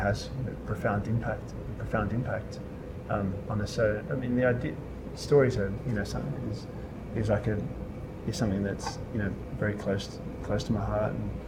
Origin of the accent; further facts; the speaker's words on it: Australia; born or raised there